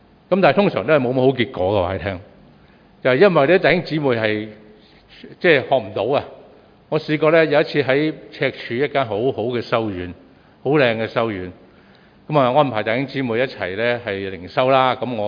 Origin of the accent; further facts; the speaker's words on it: Hong Kong; 呢两样嘢都係我哋香港人呢係唔鍾意做嘅。